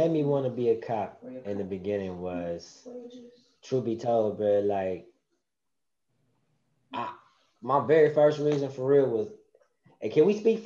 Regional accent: Jamaica; Coming up, being Jamaican, both parents, like, the police thing wasn't no avenue to go down for real.

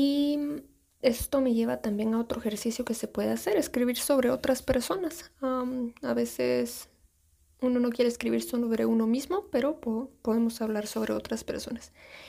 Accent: Guatemala; Yo soy de Guatemala y pues este país es muy turístico.

